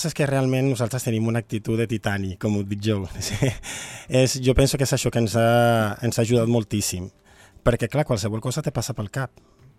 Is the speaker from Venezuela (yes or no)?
yes; Venezuela; now in Spain; soc ciutadà empordanès nascut a Venezuela. Som veneçolans, tant la meva dona com jo